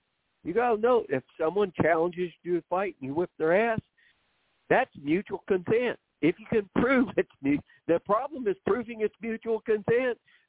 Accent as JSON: {"language": "English", "region": "Oklahoma", "country": "United States", "tie": "born or raised there", "said": "I grew up on the border of Oklahoma and Kansas. My dad was born on the Kansas side, and I was raised mostly on the Oklahoma."}